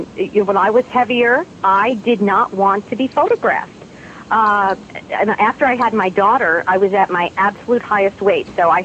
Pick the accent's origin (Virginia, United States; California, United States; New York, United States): New York, United States; accent: New York; I'm originally from New York, and so I feel like you absolutely can never take the New York out of a girl.